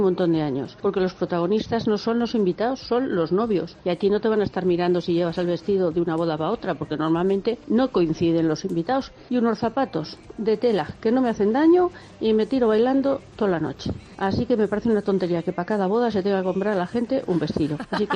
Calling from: Cuenca, Castilla-La Mancha, Spain; Buenas tardes … de Cuenca.

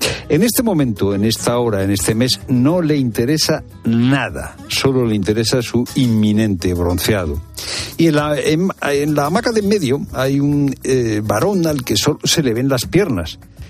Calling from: Tarragona, Catalonia, Spain; de Tarragona. Yo empecé a correr con unos 19 años y no era muy bueno.

